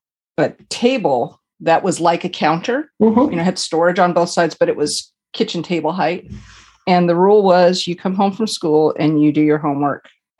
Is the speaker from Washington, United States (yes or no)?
yes; Washington, United States; On my dad's side, I grew up in Eastern Washington, so that's where his family ended up.